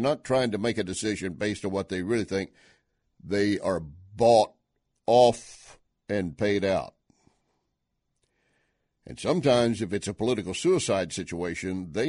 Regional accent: Texas, United States; I mean, I am from Texas, so I have a BS degree.

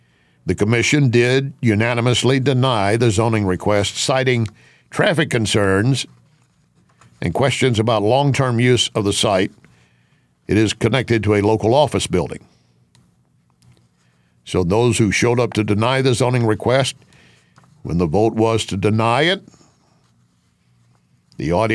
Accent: Texas, United States; born there; Now, I can say that because I was born in Texas. And being born in Texas, my birth certificate was already pre-stamped for religion, Baptist.

